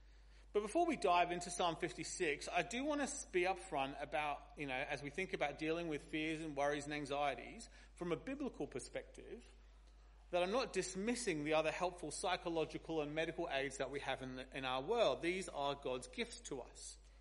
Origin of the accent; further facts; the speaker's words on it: United Kingdom; but I'm British and that's what I'm paid to do.